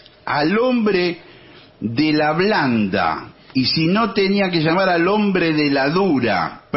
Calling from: Pergamino, Buenos Aires Province, Argentina; Hola, Vengadores … de Pergamino.

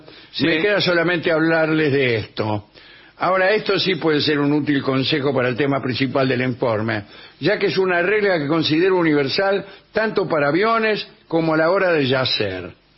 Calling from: Montevideo, Uruguay; de Montevideo, sí. Uruguay.

